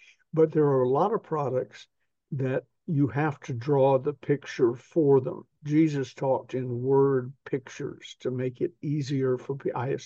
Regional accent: the South, United States; I'm from the South. We all talk a lot, most of us.

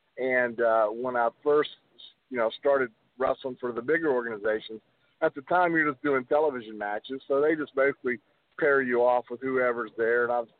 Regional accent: Nashville, Tennessee, United States; because I grew up here in Nashville, Tennessee.

